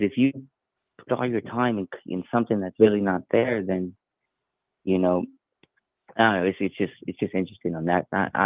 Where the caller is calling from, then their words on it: Texas, United States; Hey, Fakeologist. Hey, Frank. … from Texas.